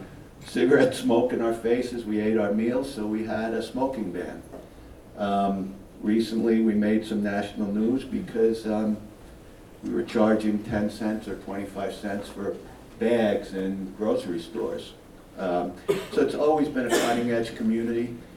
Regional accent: Brooklyn, New York, United States; born there; now in Colorado, United States; As I said, I was born in Brooklyn, New York, moved here, became a humble bus driver

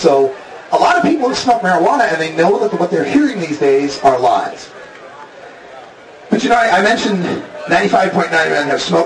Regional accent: Idaho, United States; I was baptized Mormon as a kid, but I was from Idaho. It's kind of required.

